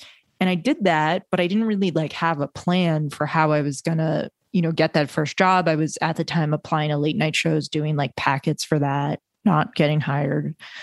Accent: Milton, Massachusetts, United States; I grew up right outside Boston, Milton, Massachusetts.

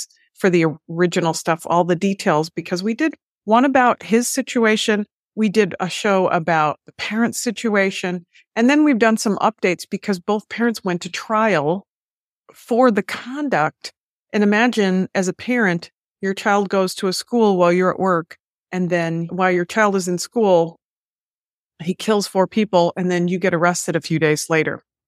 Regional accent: Detroit, Michigan, United States; They're from outside of Detroit, which, you know, is my hometown.

